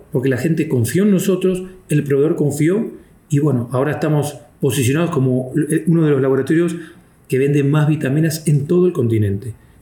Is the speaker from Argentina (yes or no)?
yes; Argentina; Como buen argentino y amante del fútbol, yo hace 25 años vengo hablando